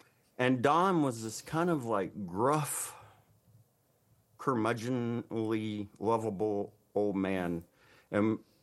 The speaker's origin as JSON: {"language": "English", "region": "Mississippi", "country": "United States", "tie": "born or raised there", "said": "Yeah, I'm a sixth generation Mississippian. I grew up in Mississippi. My people are here"}